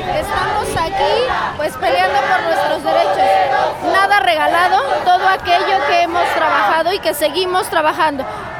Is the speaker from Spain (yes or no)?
no; Mexico; Nosotros somos mexicanos, es mi país.